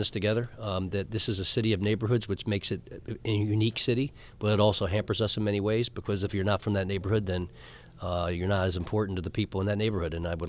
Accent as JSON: {"language": "English", "town": "Philadelphia", "region": "Pennsylvania", "country": "United States", "tie": "born or raised there", "said": "I grew up in the area of Third and Snyder. It's kind of, people would know it as Mummerland or Second Street."}